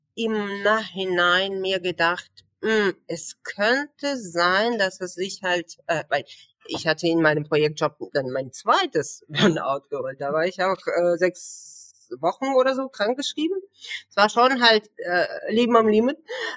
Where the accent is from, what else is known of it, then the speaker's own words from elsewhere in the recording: Russia; German is a second language; now in Germany; Ich komme ja ursprünglich aus Russland und zu dem Zeitpunkt, als ich dieses Studium angefangen habe, ich war seit 4 Jahren oder so erst in Deutschland. Ich hatte gutes Deutsch eben mitgebracht, also gute Deutschkenntnisse, bei wahrscheinlich B2, C1, so um den Dreh.